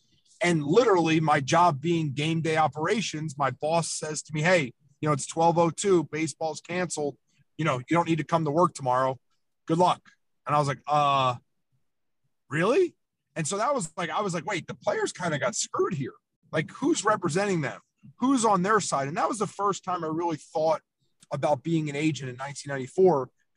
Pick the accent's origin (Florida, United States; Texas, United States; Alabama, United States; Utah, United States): Florida, United States; Miami Beach; And I grew up here in South Florida.